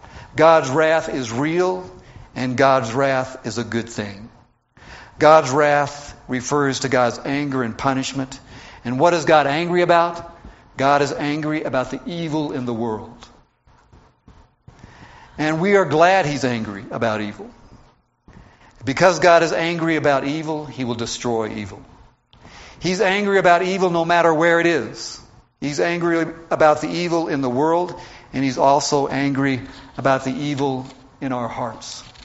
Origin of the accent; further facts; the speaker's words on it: Atlanta, Georgia, United States; In fact, I grew up in Georgia and in the city of Atlanta.